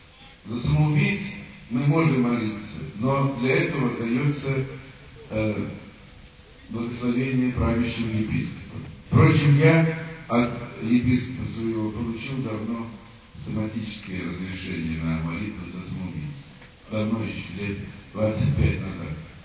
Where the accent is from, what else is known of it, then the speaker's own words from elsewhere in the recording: Moscow, Russia; born there; Я родился в Москве 22 января, по старому 9 января 35 года.